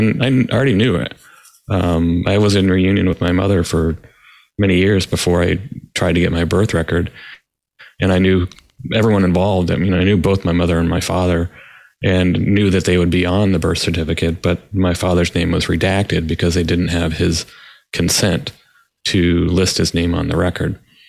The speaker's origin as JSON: {"language": "English", "region": "District of Columbia", "country": "United States", "tie": "born there", "said": "I'm also adopted person. I was born and adopted in the District of Columbia when I was about 7 days old."}